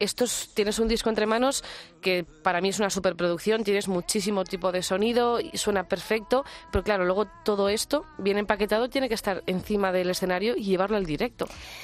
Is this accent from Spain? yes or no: yes; Pamplona, Navarre, Spain; Tengo la nota de prensa en euskera, que aunque yo me las dé y soy de Pamplona, pues no tengo mucha idea.